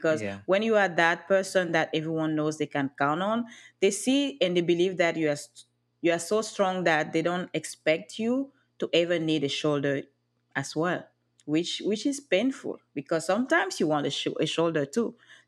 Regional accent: Cameroon; now in Los Angeles, United States; But yes, I'm originally from Cameroon. So how was my life before? Well, growing up in Cameroon was interesting.

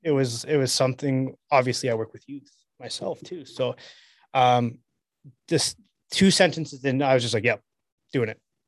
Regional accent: Medicine Hat, Alberta, Canada; I'm from Medicine Albert. Oh, you're redneck.

